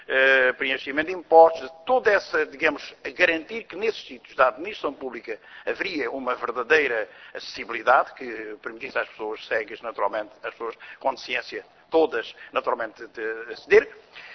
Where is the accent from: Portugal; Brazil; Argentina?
Portugal; Alentejo; eu sou do Alentejo e de uma zona interior